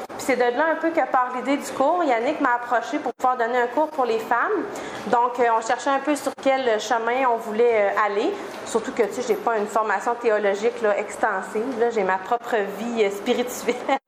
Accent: Sorel, Quebec, Canada; also born or lived in Montreal; moi, je viens de Sorel, dans le fond. J'étais 20 ans à Sorel, là-bas.

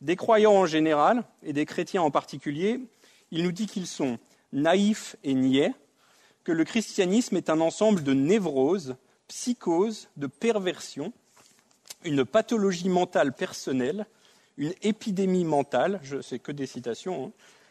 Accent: France; moved away as an adult; Donc, j'ai grandi en France, comme mon accent le trahit. Je suis né en France et j'ai passé les premières 25 ans de ma vie, donc je suis vraiment français.

